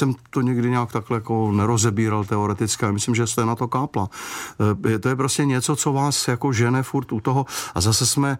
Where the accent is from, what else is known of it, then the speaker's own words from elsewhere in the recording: Prague, Czechia; Já jsem se tam přistěhoval, protože jsem kluk z Prahy, že jo. Až do roku 2001 jsem žil v Praze.